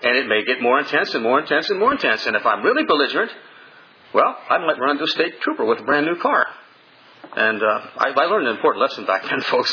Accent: East, United States; When I grew up in the East, boy, it seemed like every other Christian I met, they were running around under a cloud of guilt

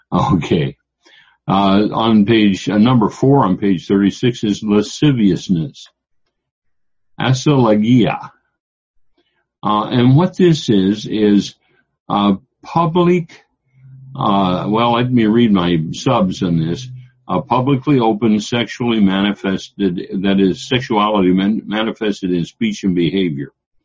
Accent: Washington, United States; I don't remember anything in my years of growing up in different places. And in my life, I was raised in Eastern Washington, and there were things that were repulsive and not good there.

